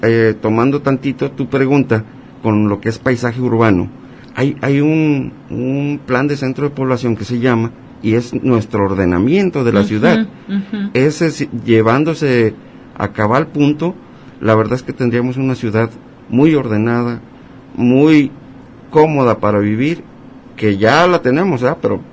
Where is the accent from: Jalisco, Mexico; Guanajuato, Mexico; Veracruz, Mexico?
Jalisco, Mexico; Autlán; nosotros no nada más somos de Autlán.